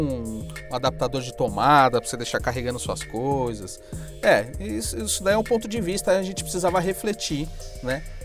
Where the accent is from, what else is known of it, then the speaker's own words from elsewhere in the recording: São Paulo, Brazil; Eu sou de São Paulo